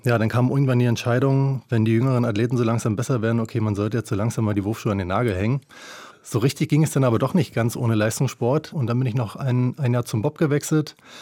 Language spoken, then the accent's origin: German; Cottbus, Brandenburg, Germany; born there; now in Berlin, Germany; da ich ja gebürtiger Cottbusser bin, zwar viele Jahre nicht in Cottbus tätig war, seit 2007 in Berlin